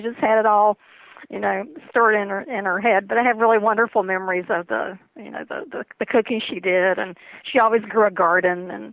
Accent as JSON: {"language": "English", "region": "North Carolina", "country": "United States", "tie": "born or raised there", "said": "And I come from Southern Appalachia. I grew up in North Carolina."}